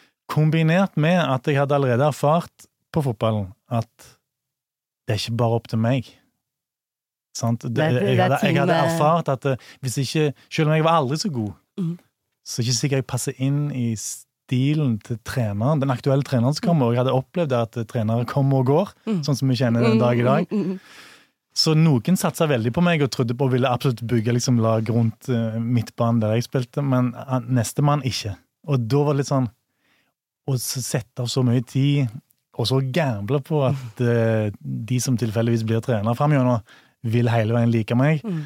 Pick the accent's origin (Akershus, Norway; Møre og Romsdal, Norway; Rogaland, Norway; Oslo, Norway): Rogaland, Norway; Bryne; also born or lived in Stord; unntatt mine foreldre som flyttet til Bryne da, på Jæren, og der har jeg jo vokst opp da.